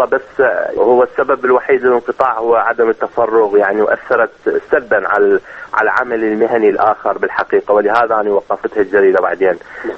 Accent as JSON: {"language": "Arabic", "country": "Iraq", "lives_now": "United States", "said": "إحنا كعراقيين"}